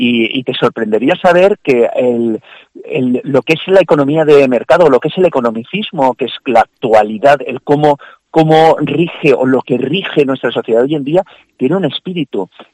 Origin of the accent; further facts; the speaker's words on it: Valencia, Valencian Community, Spain; yo soy de Valencia